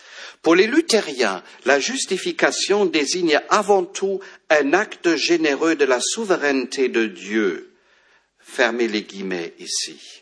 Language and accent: French; Germany; French is a second language; now in France; moi je suis allemand, j'avais une mère d'origine protestante